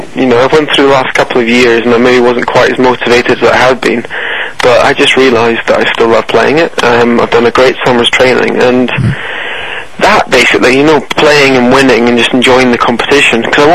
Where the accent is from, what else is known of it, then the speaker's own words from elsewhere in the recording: Yorkshire and the Humber, United Kingdom; I'm actually a Yorkshireman. I'm actually qualified to play for Yorkshire. You might not recognise the accent, but I am.